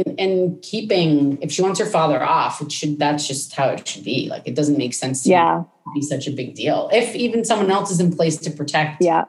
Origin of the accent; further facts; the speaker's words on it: Nova Scotia, Canada; sometimes when I go back to home in Nova Scotia, I'll talk a little bit more like I'm from the East Coast.